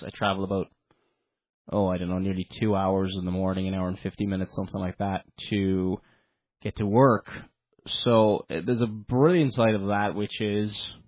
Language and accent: English; Cork, Munster, Ireland; And I'm from the Republic of Ireland. I'm originally from Cork.